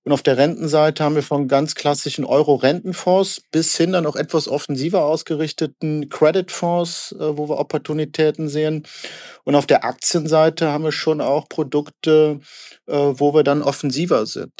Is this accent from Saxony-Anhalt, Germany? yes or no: no; Cologne, North Rhine-Westphalia, Germany; ich komme aus Köln, aus Deutschland. Und wenn man in Köln geboren und wird und lebt, dann kommt man an Karneval nicht dran vorbei.